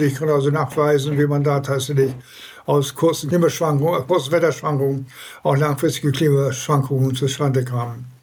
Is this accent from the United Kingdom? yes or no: yes; Welwyn Garden City, East of England, United Kingdom; Und ich bin ja in England aufgewachsen und insofern bin ich gewohnt, so ein bisschen zu wechseln.